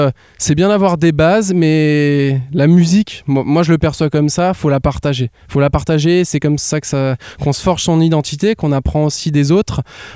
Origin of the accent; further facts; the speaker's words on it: Dijon, Bourgogne-Franche-Comté, France; On est originaire de Dijon. Et c'est là-bas qu'on s'est retrouvés.